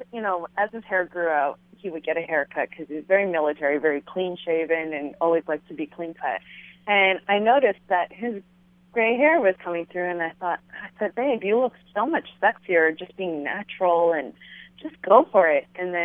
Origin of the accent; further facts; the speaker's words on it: Canada; now in United States; And I'm Canadian, and I still have my Canadian citizenship, and I'm a permanent resident of the U.S.